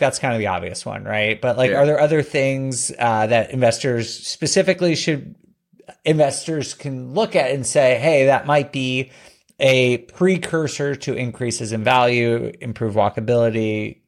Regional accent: New York City, New York, United States; now in Denver, United States; I grew up in and around New York City, and so my vision of what a city was growing up was relatively walkable. And then I moved to Colorado

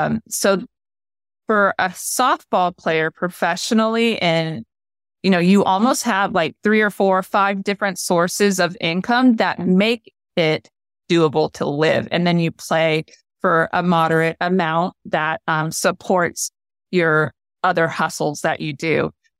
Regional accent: United States; successful here in the United States with what I was good at as an American. I can't change who I am and how I grew up

